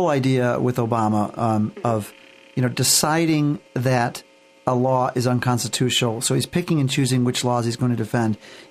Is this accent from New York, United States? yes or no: no; Michigan, United States; also born or lived in Washington, D.C.; now in Chicago, United States; I've been back in Chicago since 2003. I was living in D.C. before. I was raised in Michigan.